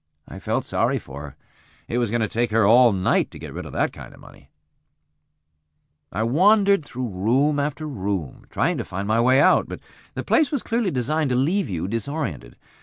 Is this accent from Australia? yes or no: no; Iowa, United States; I had never done this before. I'm from Iowa.